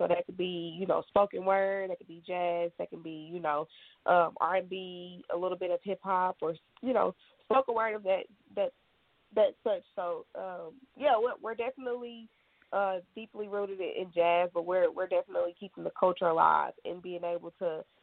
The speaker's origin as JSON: {"language": "English", "town": "Kansas City", "country": "United States", "said": "I'm super proud to say I'm from Kansas City."}